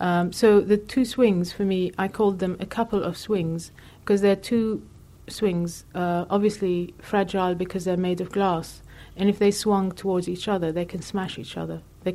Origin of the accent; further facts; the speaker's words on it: Lebanon; my social condition as a woman from a distant culture with all the influences and all the experiences that I grew up with in Lebanon